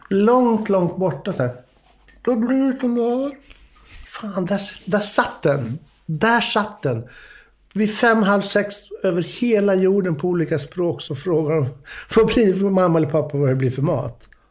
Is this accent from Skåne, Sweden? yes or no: no; Stockholm, Stockholm County, Sweden; Vi är ju uppvuxna i Stockholm, men jag tillbringade tiden på somrarna på Tullgården.